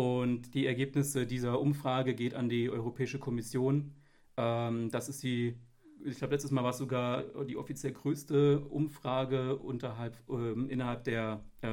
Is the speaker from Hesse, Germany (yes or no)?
yes; Hesse, Germany; now in Siegen, Germany; ich komme ursprünglich aus dem Rhein-Main-Gebiet, aus dem schönen Hessen, bin hierher gezogen nach Siegen, um zu studieren